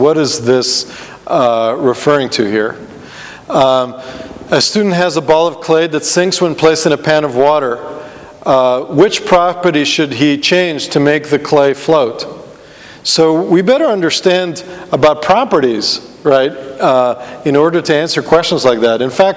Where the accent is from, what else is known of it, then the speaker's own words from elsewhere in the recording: Israel; because I'm originally from Israel and that's pretty cold for me